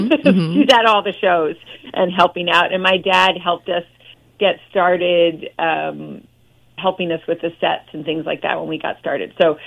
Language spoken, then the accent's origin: English; San Francisco, California, United States; So I grew up in San Francisco and grew up with the Pickle Family Circus when I was a kid.